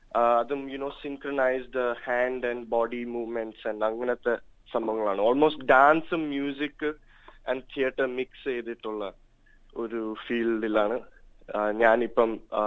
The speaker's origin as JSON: {"language": "Malayalam", "region": "Gujarat", "country": "India", "tie": "born there", "second_language": "Malayalam", "said": "And ഞാനും എൻ്റെ ചേച്ചി we both born in Gujarat."}